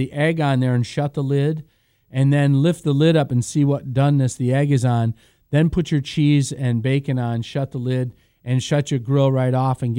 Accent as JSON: {"language": "English", "region": "Michigan", "country": "United States", "tie": "born or raised there", "said": "Because I grew up in Michigan."}